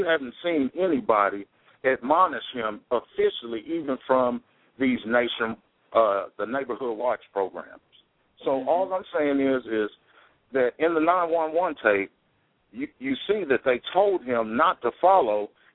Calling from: Irving, Texas, United States; I'm calling from Irving, Texas. How y'all doing?

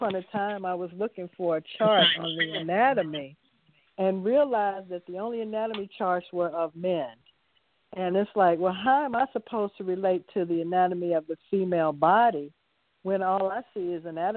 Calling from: Atlanta, Georgia, United States; I'm calling from the Atlanta area.

